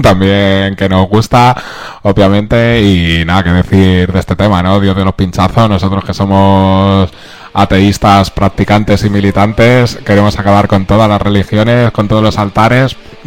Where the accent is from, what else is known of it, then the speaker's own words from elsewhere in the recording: Madrid, Community of Madrid, Spain; en realidad soy de Moratalás, pero está pegado a Vallecas.